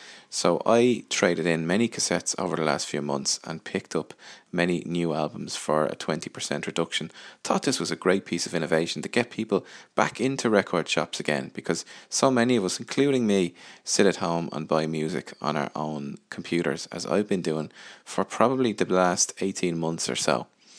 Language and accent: English; Dún Laoghaire, County Dublin, Ireland; it was in a place called Dunleary, which is on the east coast of Ireland, my hometown.